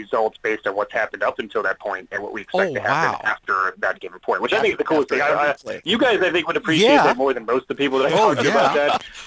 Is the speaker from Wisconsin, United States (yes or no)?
yes; Wisconsin, United States; because growing up in Wisconsin, where we'd rush home from church to watch the Packers games at noon every Sunday